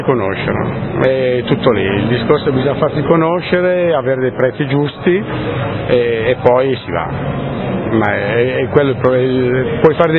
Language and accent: Italian; Lombardy, Italy; Vengo dall'Oltrepò Pavese, e è vero, noi siamo vicini